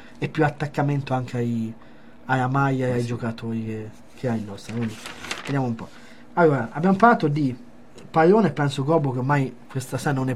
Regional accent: Perugia, Umbria, Italy; da Perugino

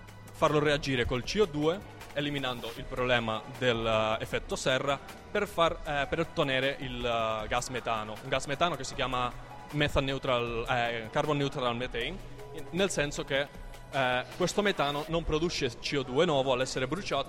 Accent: Barcelona, Catalonia, Spain; Italian is a second language; now in Italy; vengo da Barcellona.

